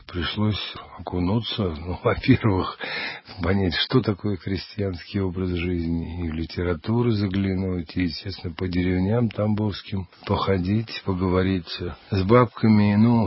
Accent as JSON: {"language": "Russian", "region": "Moscow", "country": "Russia", "tie": "born or raised there", "said": "Я москвич. Родился и прожил всю жизнь в Москве."}